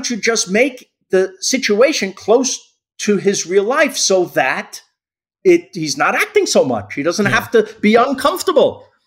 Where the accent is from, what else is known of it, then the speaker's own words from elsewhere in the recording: Queens, New York, United States; We don't know each other except we're both from Queens.